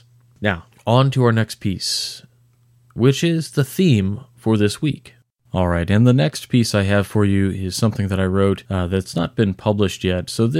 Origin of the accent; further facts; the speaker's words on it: Illinois, United States; My home state of Illinois is home to about 60,000 members.